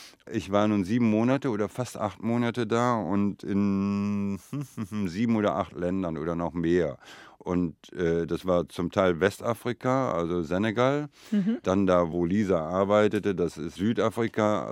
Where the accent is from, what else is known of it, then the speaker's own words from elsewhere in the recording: Itter, Hesse, Germany; born there; ich war jetzt mal in Dorf Itter in Hessen, wo ich geboren bin. Ich besuche auch öfters meine Mutter in Ostwestfalen.